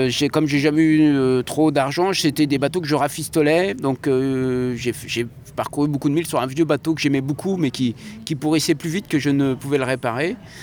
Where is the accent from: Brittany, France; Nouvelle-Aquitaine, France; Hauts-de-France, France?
Brittany, France; Alors, je suis breton, certes, mais personne dans ma famille ne faisait du bateau.